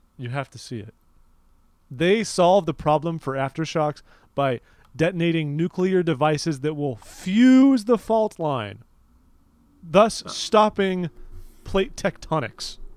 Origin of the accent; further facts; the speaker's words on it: California, United States; I'm really worried, being a Californian, of a serious quake's going to eventually hit California